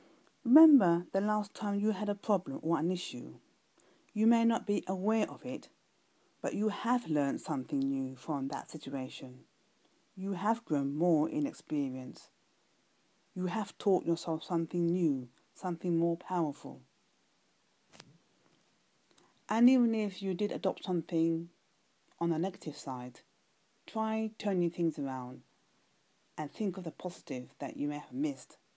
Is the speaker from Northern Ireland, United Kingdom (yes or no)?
no; London, United Kingdom; from London, UK.